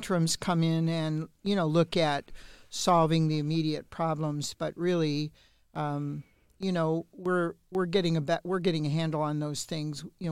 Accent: Gary, Indiana, United States; born there; and then I was born in Gary, and so when the state took over Gary's schools in 2017

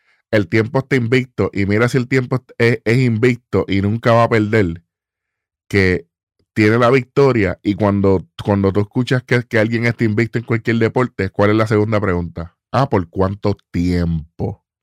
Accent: Puerto Rico; moved away; Por cosas como esta, me fui de Puerto Rico.

